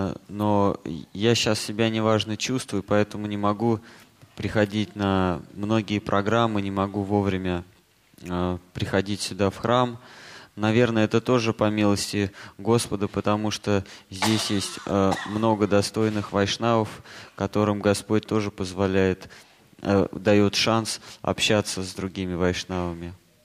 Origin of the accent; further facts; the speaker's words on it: India; Russian is a second language; Мы приехали из Индии